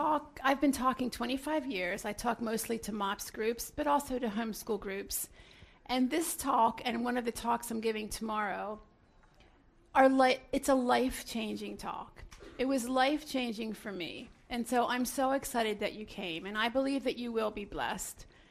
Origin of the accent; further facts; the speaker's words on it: Philadelphia, Pennsylvania, United States; I'm Jewish from Philadelphia.